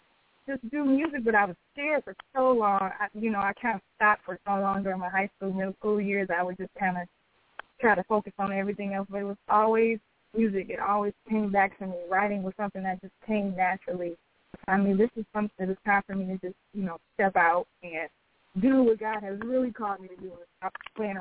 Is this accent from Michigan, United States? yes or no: yes; Detroit, Michigan, United States; and I'm from Detroit, and I'm in a city where talent is just, you know, through the roof